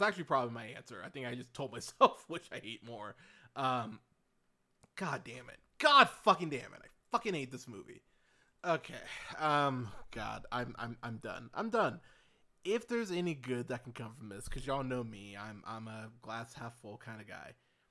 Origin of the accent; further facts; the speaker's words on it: Pismo Beach, California, United States; I'm from, I grew up in Pismo Beach, California.